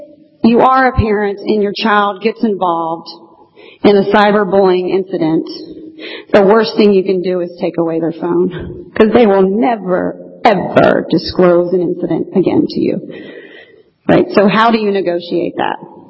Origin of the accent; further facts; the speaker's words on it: Virginia, United States; I'm from Virginia, where we had party lines, so sometimes you had to go over to the neighbor's house.